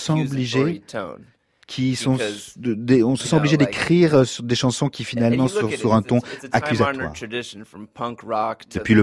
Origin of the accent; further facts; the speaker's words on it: New Jersey, United States; also born or lived in New York; moi j'ai grandi dans le New Jersey. Je suis né à New York. Et ma famille est originaire de New York.